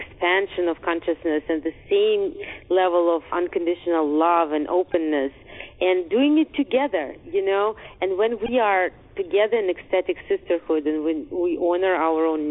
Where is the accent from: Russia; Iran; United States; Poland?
Russia; English is a second language; I come from Russia where this is somewhat customary to be in this kind of sisterhood